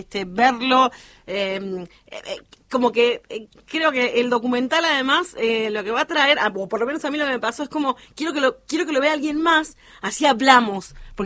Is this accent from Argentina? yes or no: yes; Argentina; Para mí es imperdible, no solamente como Argentina, digo, para mí lo tiene que ver del mundo